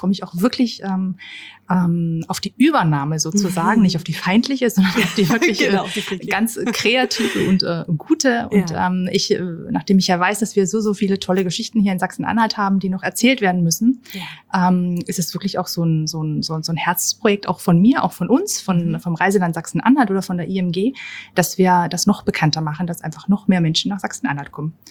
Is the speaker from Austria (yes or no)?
yes; Upper Austria, Austria; da, wo ich herkomme, also aus der Nähe von Linz, da spricht man ja fast so ein bisschen wie die Leute aus Bayern.